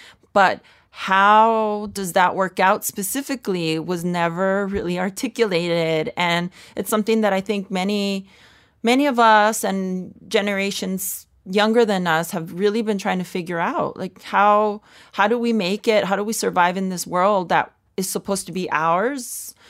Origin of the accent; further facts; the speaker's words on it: South El Monte, California, United States; I felt very at home because that was the only home I'd always known. Everybody looked like me, talked like me, sounded like me. Like, we're all like these working class Mexican-American kids with immigrant paren